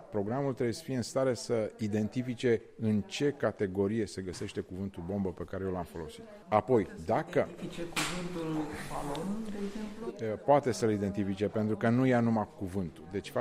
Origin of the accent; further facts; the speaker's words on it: Bucharest, Romania; Sunt din România, m-am născut în Bariera Vergului, când nu erau blocuri acolo.